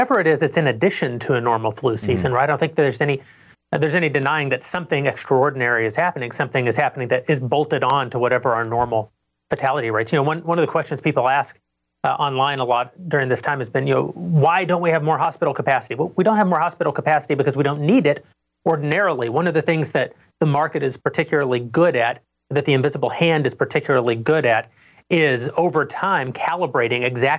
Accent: Slaton, Texas, United States; authority could never figure out exactly how much toilet paper to put into Slayton, Texas grocery store, my hometown.

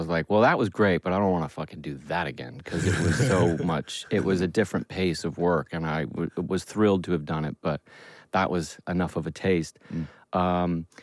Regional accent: Los Angeles, California, United States; born there; I was born here in Los Angeles at what is now the Scientology Center, which was St. John's, I guess it was.

